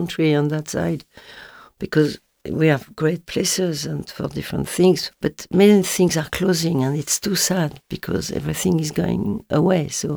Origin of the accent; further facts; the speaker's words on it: Versailles, Île-de-France, France; English is a second language; I was raised in Versailles and I'm interested in graffiti